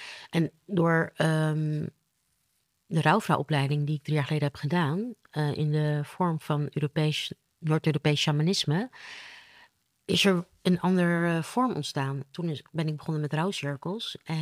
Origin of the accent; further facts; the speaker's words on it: Suriname; born there; maar ik ben geboren in Zuid-Amerika. Ik ben geboren in Suriname.